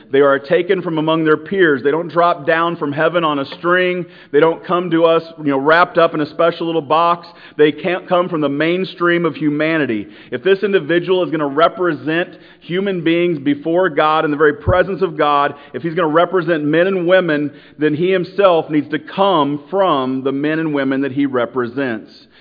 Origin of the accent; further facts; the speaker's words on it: Iowa, United States; Well, okay, we are here from Iowa. We're a group of people from Iowa. We want Iowans to represent us, right, in government, not somebody from California.